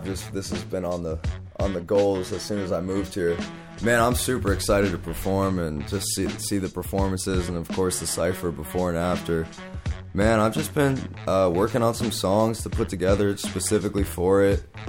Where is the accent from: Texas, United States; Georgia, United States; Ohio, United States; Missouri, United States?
Ohio, United States; also born or lived in California; now in Nashville, United States; But yeah, I just moved back to Nashville in September. I'm from Ohio originally. I was living out in California the last 4 years